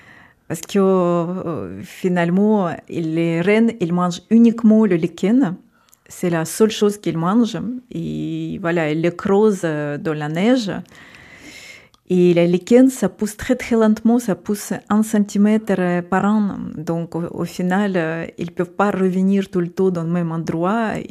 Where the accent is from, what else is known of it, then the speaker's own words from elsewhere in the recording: Yamalo-Nenets Autonomous Okrug, Russia; moi, j'ai grandi en Grand Nord sibérien, dans la région qui s'appelle Yamal. C'est la région gazière et en même temps, c'est la région où il y a les éleveurs, où ils habitent, les éleveurs de rennes, les peuples ethniques nénets